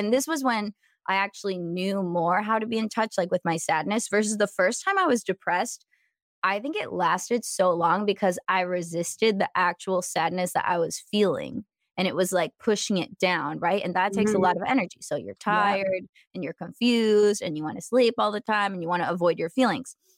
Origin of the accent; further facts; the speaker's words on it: San Diego, California, United States; also born or lived in Columbus, Ohio; I'm from San Diego, so it's like a desert. And I ended up randomly moving to Columbus, Ohio in the summer